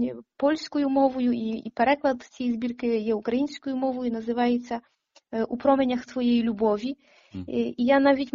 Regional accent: Horodok, Lviv Oblast, Ukraine; тому що я родом з Городка.

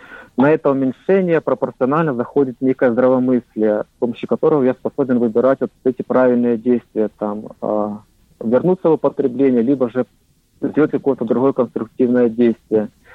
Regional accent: Ukraine; Мы, ребята из Украины, вышли в общую онлайн-группу.

